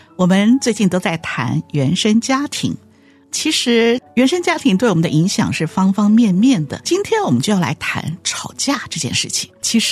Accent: China; 所以我们中国人很喜欢说没事没事，可是呢事儿大得很。

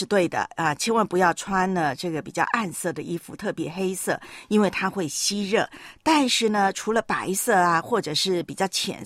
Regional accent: Taiwan; 你在我们老家台湾呢

